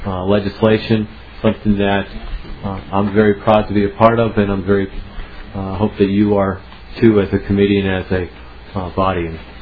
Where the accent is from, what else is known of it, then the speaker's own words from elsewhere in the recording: St. Paul, Minnesota, United States; There aren't many, for example, in my hometown of St. Paul.